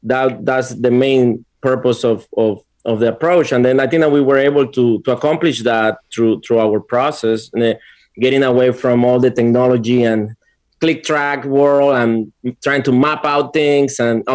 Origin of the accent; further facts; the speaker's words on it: Panama; I'm born and raised in Panama.